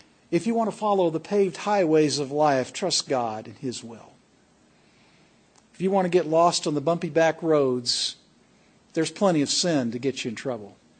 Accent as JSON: {"language": "English", "region": "Missouri", "country": "United States", "said": "I'm from Missouri. You got to show me."}